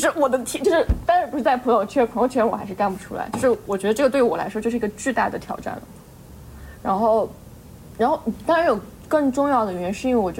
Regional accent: China; 我们中国人

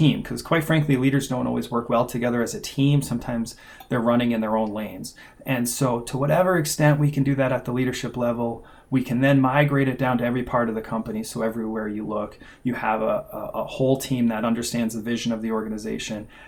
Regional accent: Massachusetts, United States; Worcester was kind of a scary place because we grew up outside of Worcester.

